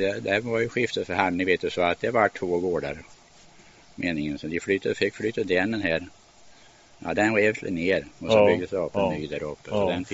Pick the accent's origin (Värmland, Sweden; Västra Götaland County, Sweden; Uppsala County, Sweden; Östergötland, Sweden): Östergötland, Sweden; Vårdnäs; born there; Jag är född i Vårdnäs i Kustbyholm.